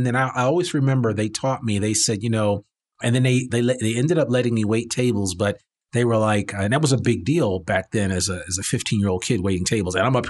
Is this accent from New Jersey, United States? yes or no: yes; Teaneck, New Jersey, United States; there was a really cool restaurant in the town that I grew up in Teaneck, New Jersey.